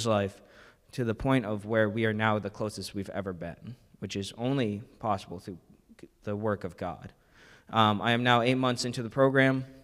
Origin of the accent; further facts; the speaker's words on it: Hampton, New Hampshire, United States; also born or lived in Rochester; I'm 22 years old. I was born in Rochester, New Hampshire in 2003. And for the first 2 years of my life, I was in foster care with my half-brother until 2005, when I was adopted into a wonderful Catholic family, and I moved to Hampton.